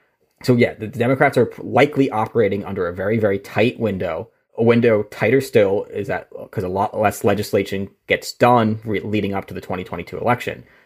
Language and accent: English; New York, United States; It swept up into my home state in New York.